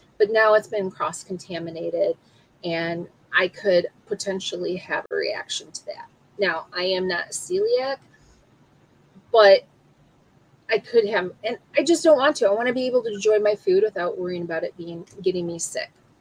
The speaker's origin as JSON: {"language": "English", "country": "United States", "tie": "born or raised there", "said": "And growing up in America, you need to drink milk."}